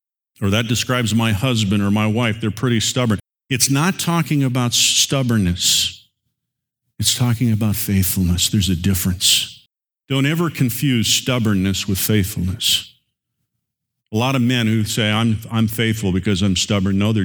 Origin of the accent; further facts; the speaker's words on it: Indiana, United States; I grew up in Indiana, and anyone who grew up in Indiana in the era that I grew up